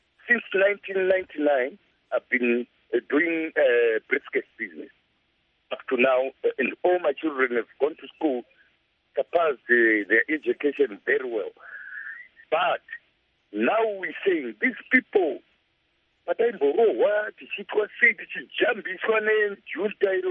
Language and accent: English; Harare, Zimbabwe; now in Johannesburg, South Africa; Yes, I'm from Harare, sir.